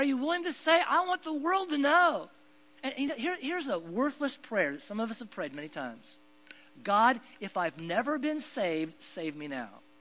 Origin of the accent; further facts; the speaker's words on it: Oregon, United States; I grew up in Oregon, did a lot of mountain climbing